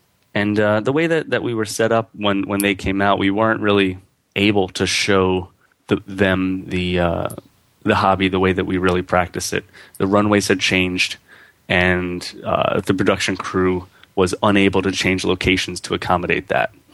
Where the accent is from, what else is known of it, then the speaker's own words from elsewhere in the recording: New York, United States; accent: New York; Growing up, I had a pretty thick New York accent